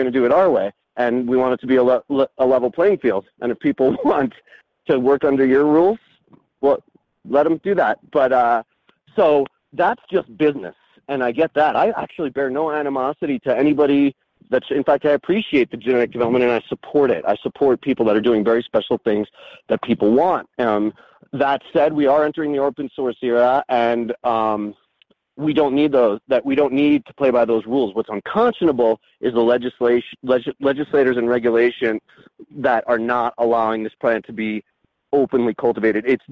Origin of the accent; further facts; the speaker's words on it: New Mexico, United States; Yeah, my home state in New Mexico's governor is forcing me to generate carbon miles